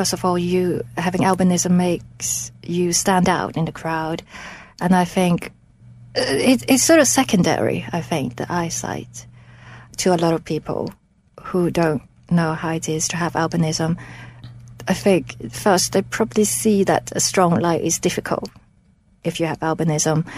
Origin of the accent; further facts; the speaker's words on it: Hong Kong; born there; I was born in Hong Kong